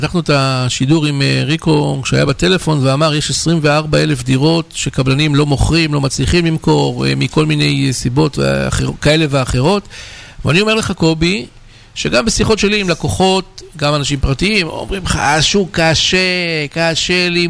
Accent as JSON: {"language": "Hebrew", "town": "Kfar Azar", "region": "Central District", "country": "Israel", "tie": "born there", "said": "בנו בכפר עזר, שזה מקום הולדתי, כפר"}